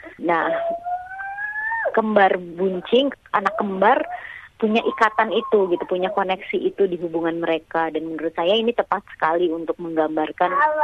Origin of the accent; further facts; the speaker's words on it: Indonesia; siapa saya ya sebagai orang Indonesia, sebagai orang Asia